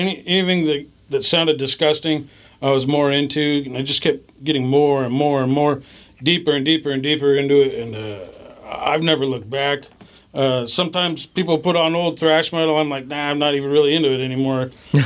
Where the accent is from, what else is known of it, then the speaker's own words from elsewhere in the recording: Tacoma, Washington, United States; I grew up in Washington, yeah. Tacoma here, and everybody listened